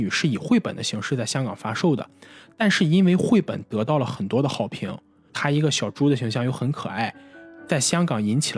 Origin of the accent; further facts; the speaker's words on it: North China, China; 就真的就是我们作为北方人去阅读的时候